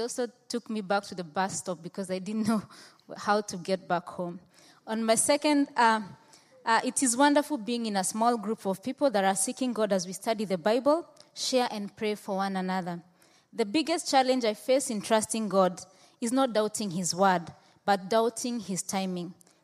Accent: Nairobi, Kenya; now in Winnipeg, Canada; I'm from Nairobi, Kenya. I came to Winnipeg over a year ago. I came in August

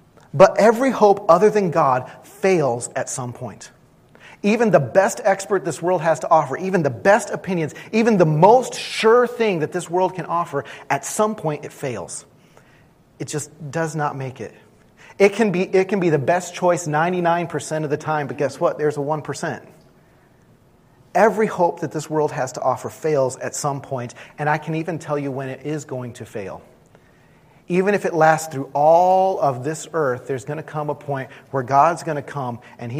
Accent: Minnesota, United States; I'm a Minnesotan. I can drive through anything.

